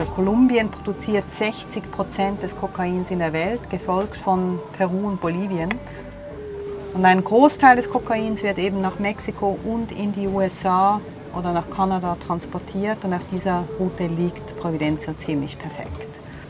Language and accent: German; Switzerland; als ich ihm dann sagte, ich komme aus der Schweiz, aber wir wohnten auf dem Segelboot